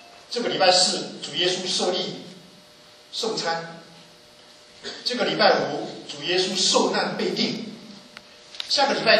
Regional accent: Taiwan; moved away as an adult; now in United States; 我的证书我还在的，我从台湾搬来美国

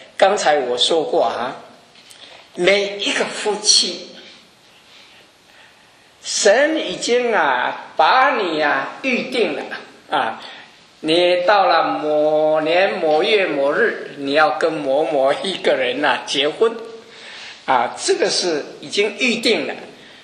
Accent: China; now in United States; 从前啊，我们中国人也好，日本人也好啊，也许美国人也好，都是什么男主外女主内

